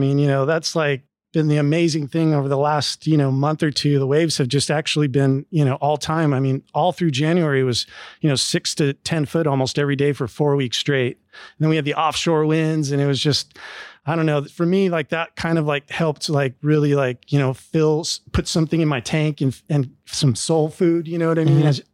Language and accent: English; California, United States; what I grew up experiencing in SoCal.